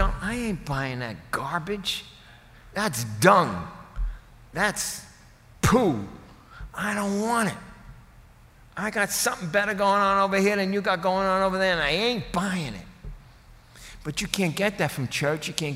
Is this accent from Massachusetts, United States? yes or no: no; Rockaway Beach, New York, United States; Being an Irish Catholic and I'm from Rockaway Beach, these are verses that appeal greatly to me.